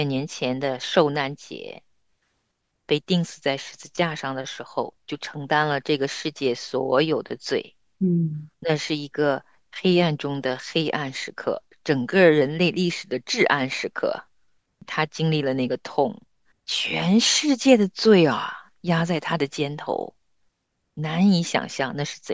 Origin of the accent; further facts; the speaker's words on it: North China Plain, China; 我其实是出生在爷爷奶奶的身边，出生在小乡村里，然后长在华北大平原的，跟爷爷奶奶一起长到差不多快6岁，才回到城市跟爸爸妈妈住在一起的